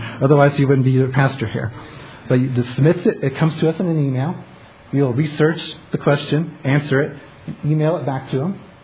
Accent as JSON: {"language": "English", "town": "Grand Junction", "region": "Colorado", "country": "United States", "tie": "born or raised there", "said": "I grew up in Grand Junction, Colorado, so it was a blessing for me to get back to God's country."}